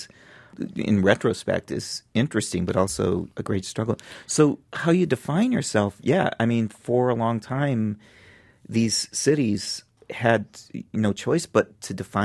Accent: Akron, Ohio, United States; I went to the University of Akron, which was, you know, the state school in my hometown because I could afford to.

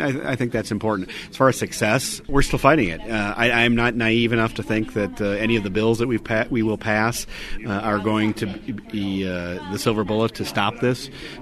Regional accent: Marinette, Wisconsin, United States; I'm from Marinette, population 10,000, and the county is 40,000, and unfortunately, we lead the state per capita overdose deaths.

